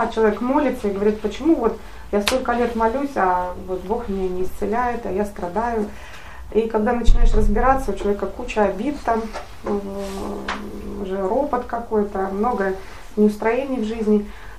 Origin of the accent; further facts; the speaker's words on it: Almaty, Kazakhstan; Я из Алматы, там плюс 30. Никак не могу адаптироваться.